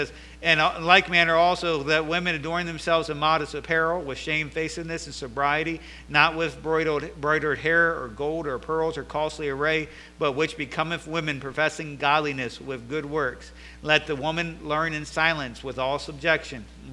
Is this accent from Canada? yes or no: no; United States; For most of my time, I was at a little Bible college in my hometown. I went to the other church across town.